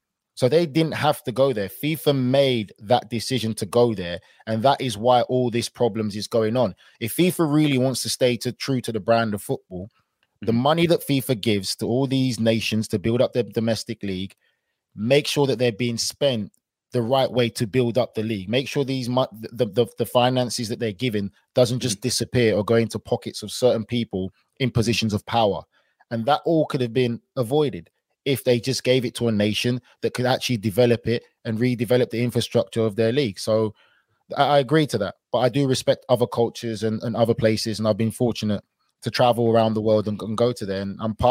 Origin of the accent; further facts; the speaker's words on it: England, United Kingdom; I was born and raised in England.